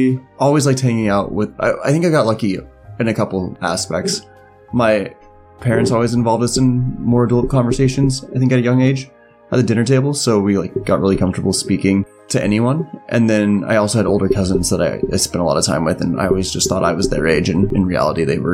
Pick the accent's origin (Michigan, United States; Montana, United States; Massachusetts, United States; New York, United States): Montana, United States; I think it's interesting growing up in Montana because you're exposed to gun culture at a young age